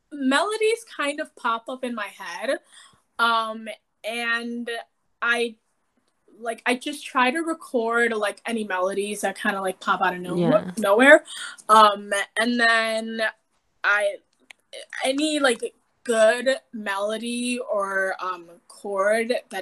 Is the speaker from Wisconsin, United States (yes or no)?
yes; Milwaukee, Wisconsin, United States; because I'm from Milwaukee and we're not known to be a film entertainment hub.